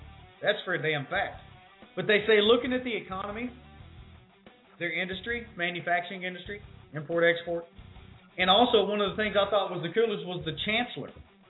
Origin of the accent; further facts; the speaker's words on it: Texas, United States; You know, I grew up in West Texas, and we used to watch tornadoes drop in and out of the clouds all day.